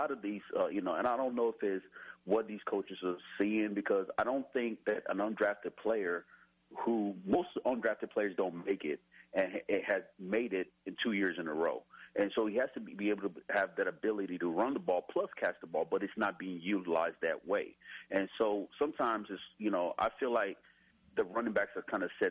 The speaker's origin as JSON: {"language": "English", "town": "Nashville", "region": "Tennessee", "country": "United States"}